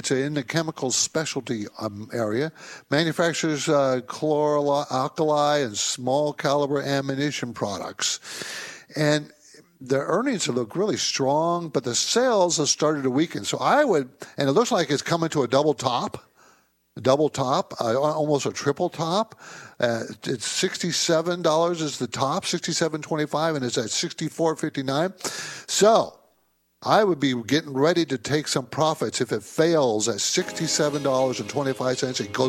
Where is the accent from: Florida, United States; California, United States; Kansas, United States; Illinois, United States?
California, United States; San Diego; Yeah, I grew up in San Diego, so yeah, I'm very familiar.